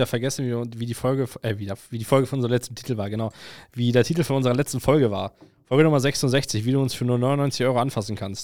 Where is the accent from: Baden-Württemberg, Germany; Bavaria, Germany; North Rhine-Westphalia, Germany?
North Rhine-Westphalia, Germany; Cologne; ich bin aus Köln